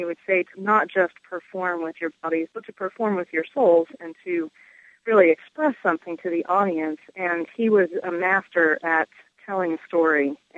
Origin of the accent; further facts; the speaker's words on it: Winston-Salem, North Carolina, United States; now in Asheville, United States; I grew up in Winston, and I was just one of those kids who had to perform.